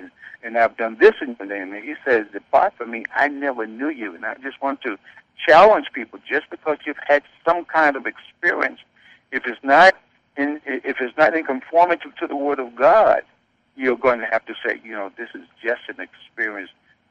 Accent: Virginia, United States; We grew up and we were in an all-black church in Northern Virginia.

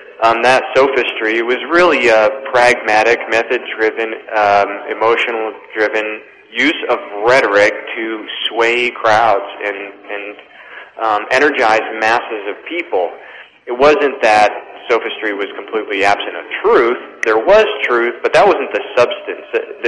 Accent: Pennsylvania, United States; I grew up in the Poconos

